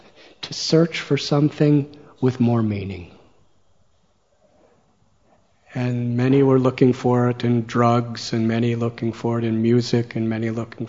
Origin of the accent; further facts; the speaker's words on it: Chicago, Illinois, United States; born there; But I was born in Chicago, in the United States, 1950.